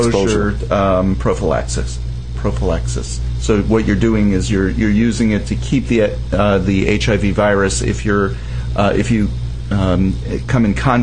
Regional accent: Yonkers, New York, United States; accent: Bronx; When I came back, I went up to Yonkers for my high school reunion in the fall, right? I came back with my Bronx accent. I really did.

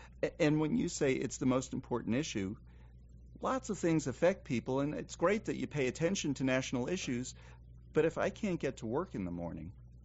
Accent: New York, United States; Now, I grew up in New York, and so I have one particular vision of what Parkway means.

